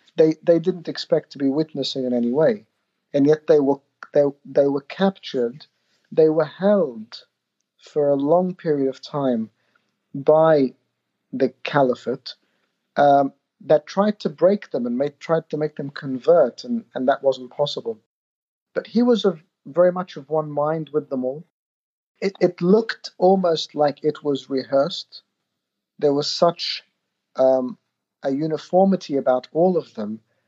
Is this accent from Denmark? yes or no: no; Australia; I grew up in Australia.